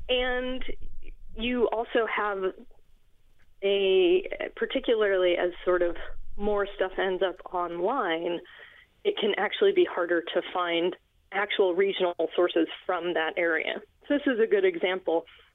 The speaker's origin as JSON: {"language": "English", "region": "Colorado", "country": "United States", "tie": "born or raised there", "said": "I grew up in Colorado, and I have family all through the, you know, South Midland is what we call it in linguistics."}